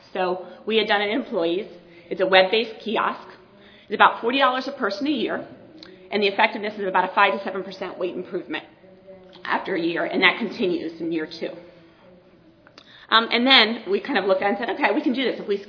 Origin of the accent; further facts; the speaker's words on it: Colorado, United States; So while I'm in from Colorado, you all, you may, if you've been following these maps, know that we were blue for a while.